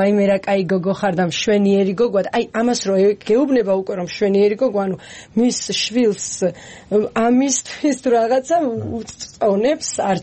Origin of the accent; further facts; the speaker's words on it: Imereti, Georgia; მე თვითონ იმერელი ვარ